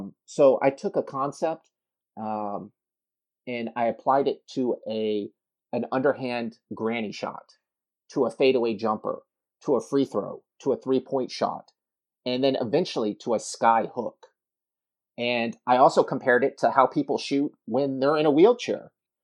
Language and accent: English; Texas, United States; I'm from Texas, so I shot a pistol when I was a young age